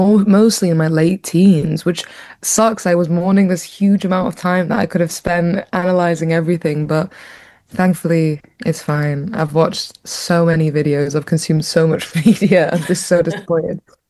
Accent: Hume, Victoria, Australia; growing up in Hume and stuff, we didn't have massive resources to like private lessons

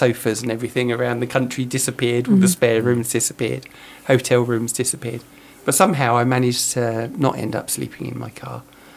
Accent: Epsom, South East England, United Kingdom; also born or lived in Surbiton, London; I was born in Surbiton in South London and moved, spent most of my life in Epsom, in Surrey.

